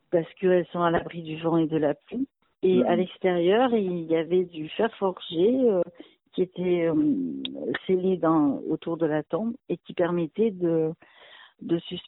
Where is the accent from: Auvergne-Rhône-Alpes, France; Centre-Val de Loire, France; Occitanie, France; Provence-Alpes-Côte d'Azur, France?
Provence-Alpes-Côte d'Azur, France; La Ciotat; born there; Moi, je suis née à La Ciotat, au bord de mer.